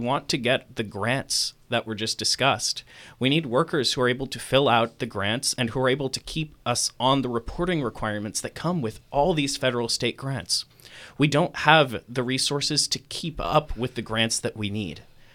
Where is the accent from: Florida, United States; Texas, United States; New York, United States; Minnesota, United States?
New York, United States; Ithaca; I grew up here in Ithaca, and this is my community.